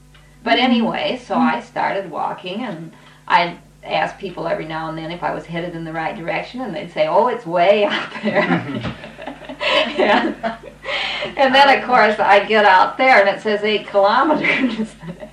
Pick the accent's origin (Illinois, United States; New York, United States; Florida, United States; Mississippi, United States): Illinois, United States; Chicago; If they found out I was from Chicago.